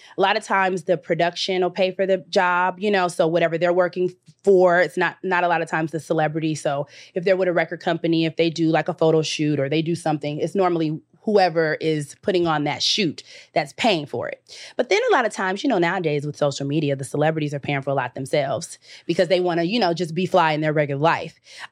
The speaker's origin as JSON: {"language": "English", "town": "Los Angeles", "region": "California", "country": "United States", "tie": "born or raised there", "said": "Born and raised in California, Los Angeles, California, Hollywood, West Hollywood, Beverly Hills. That was my spot."}